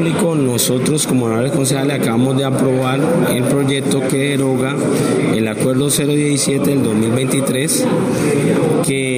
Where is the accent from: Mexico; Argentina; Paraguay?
Argentina; Buenos Aires Province; si nosotros queremos como bonaerense un sistema de alumbrado público eficiente y competitivo